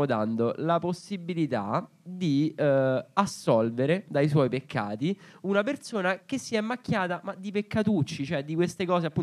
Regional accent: Bologna, Emilia-Romagna, Italy; born there; Che poi noi siamo nati a Bologna

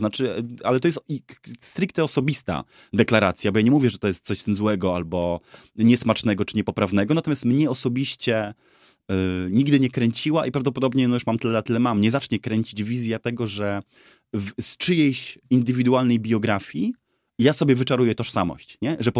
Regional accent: Wrocław, Lower Silesian Voivodeship, Poland; now in Warsaw, Poland; ja też jak przyjechałem z Wrocławia do Warszawy

